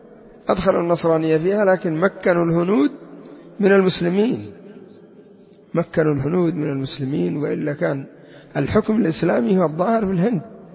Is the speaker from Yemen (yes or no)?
yes; Yemen; سواء عندنا في اليمن أو في العراق أو في سوريا أو في لبنان، أينما وجدت الرافضة تسلطوا على المسلمين